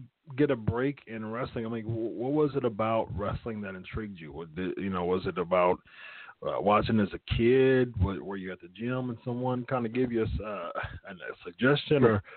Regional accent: Columbus, Ohio, United States; Yeah, but I was born and raised in Columbus.

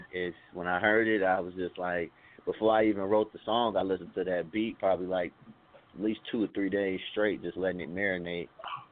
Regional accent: Kankakee, Illinois, United States; You know, and I grew up in one of those environments. I'm from Kankakee, Illinois. I know it's kind of hard to say, but it's like we like 30 to 45 minutes south of Chicago

